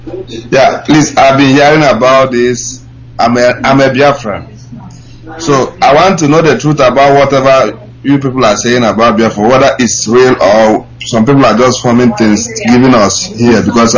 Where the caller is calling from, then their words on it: Italy; I'm calling from Italy.